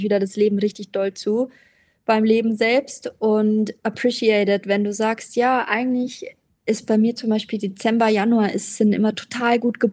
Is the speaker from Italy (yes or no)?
no; Regensburg, Bavaria, Germany; meine Heimatstadt Regensburg, die habe ich ja vorhin auch schon erwähnt, quasi bayerisches Städtchen in der Oberpfalz